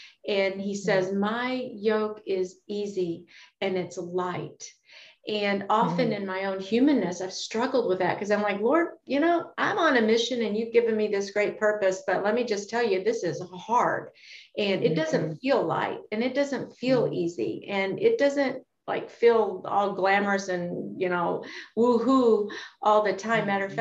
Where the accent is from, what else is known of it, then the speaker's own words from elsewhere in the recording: Kentucky, United States; And, you know, I grew up in Kentucky and my granddad had cattle.